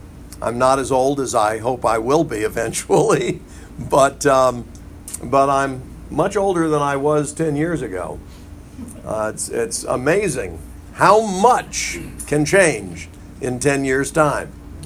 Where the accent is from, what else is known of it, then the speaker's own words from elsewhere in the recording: Montreat, North Carolina, United States; one of my friends growing up in Montreat, North Carolina.